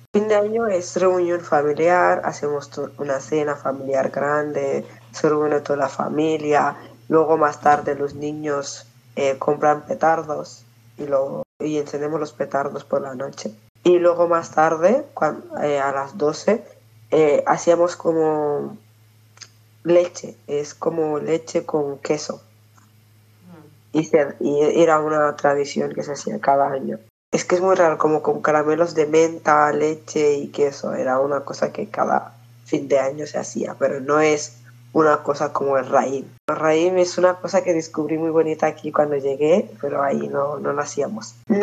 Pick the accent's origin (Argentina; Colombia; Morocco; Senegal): Senegal; Catalan is a second language; now in Spain; soc del Senegal. Per mi el Nadal és reunió amb la família.